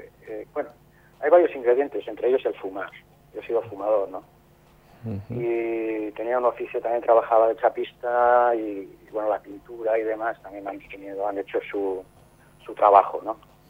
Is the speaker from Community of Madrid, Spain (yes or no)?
no; Eibar, Basque Country, Spain; accent: Basque; now in Fortuna, Spain; soy de Eibar.